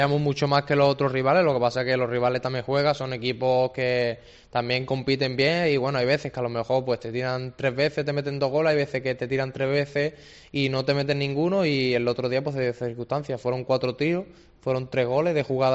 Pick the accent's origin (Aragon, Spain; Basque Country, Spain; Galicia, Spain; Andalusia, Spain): Andalusia, Spain; Málaga; yo soy de aquí de Málaga